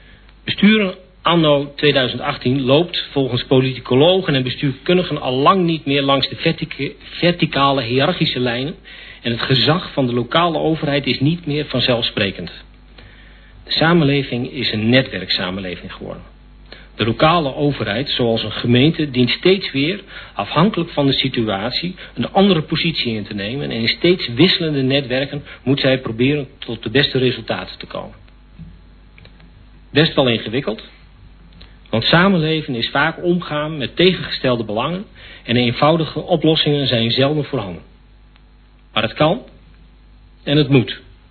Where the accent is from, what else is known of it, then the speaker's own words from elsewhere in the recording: Ter Apel, Groningen, Netherlands; now in Kropswolde, Netherlands; geboren en getogen in Ter Apel en burgemeester van Westerwolde. Ik woon samen met mijn vriend Jan nu nog in Kropswolde